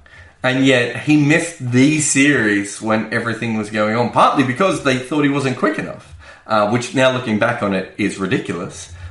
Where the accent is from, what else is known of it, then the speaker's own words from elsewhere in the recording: Australia; which as an Australian, we only really ever respected Lancashire or Yorkshire cricketers.